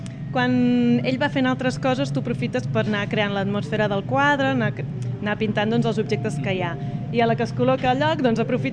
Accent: Igualada, Catalonia, Spain; i vinc d'Igualada.

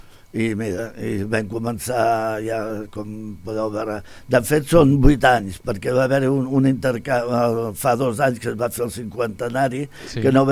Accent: Barcelona, Catalonia, Spain; jo soc fill del barri de Gràcia, de Barcelona, i he pujat amb això.

